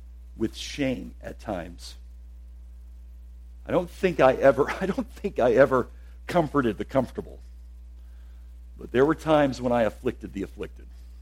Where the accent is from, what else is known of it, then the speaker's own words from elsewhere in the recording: the South, United States; it pains me to say this, as a Southerner born and bred